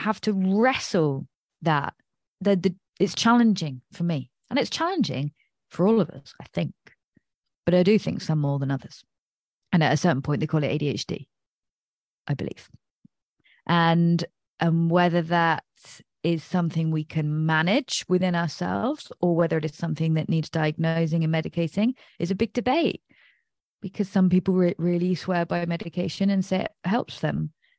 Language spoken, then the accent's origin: English; Nottingham, East Midlands, United Kingdom; You know, I'm from Nottingham, so I wasn't naive